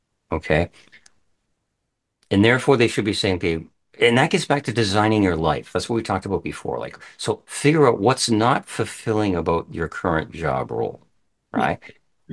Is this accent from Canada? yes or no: yes; Canada; I'm speaking Canadian here.